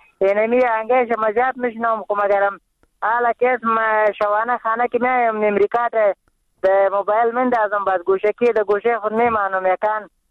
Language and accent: Persian; Nangarhar, Afghanistan; ما افغان هستم، من انگرار